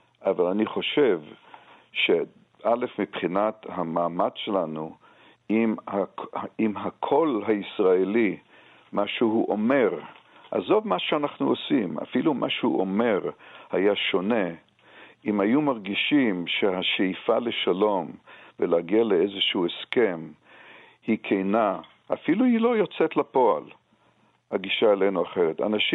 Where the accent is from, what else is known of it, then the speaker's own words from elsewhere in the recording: Haifa, Haifa District, Israel; now in Jerusalem, Israel; של חיפה שאני גדלתי בה